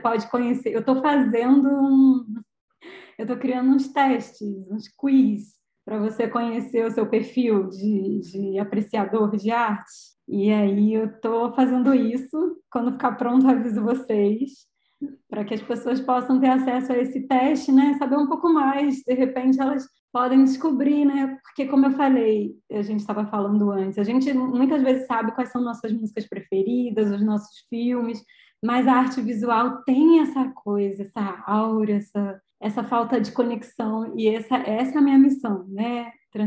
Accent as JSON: {"language": "Portuguese", "region": "Rio de Janeiro", "country": "Brazil", "said": "Sou carioca."}